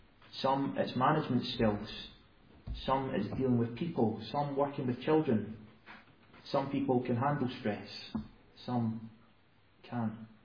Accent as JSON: {"language": "English", "town": "Falkirk", "region": "Scotland", "country": "United Kingdom", "said": "Many of you will know that I'm from Falkirk"}